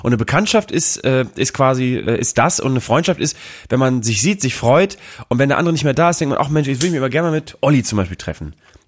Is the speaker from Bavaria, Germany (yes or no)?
no; Bremen, Germany; Ich komme ja aus Bremen-Nord